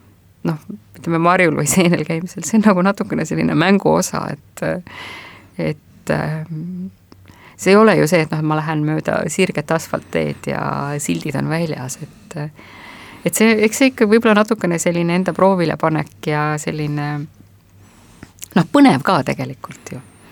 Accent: Saare County, Estonia; ma olen Saaremaalt ja ütlen, et see on Eesti kõige suurem saar

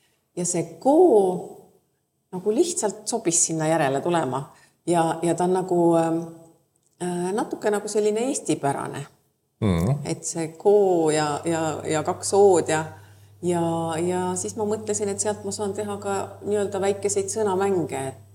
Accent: Saare County, Estonia; Mina pean ikka ennast saarlaseks ja kuigi ma seal nüüd igapäevaselt ei ela, siis ma olen ikka saarlane. Ma olen 18 aastat oma elust järjest elanud Saaremaal

